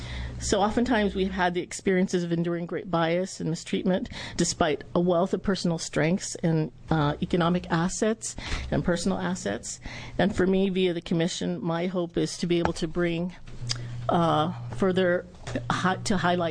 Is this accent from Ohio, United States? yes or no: no; Portland, Oregon, United States; And I hail from Portland, District 23, and I've been a resident now for 29 years here in Oregon.